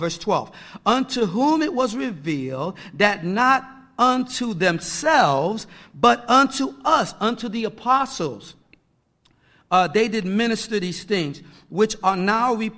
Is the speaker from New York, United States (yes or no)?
yes; New York, United States; My excuse is I'm from New York, and I can't pronounce my THs or my Rs very well.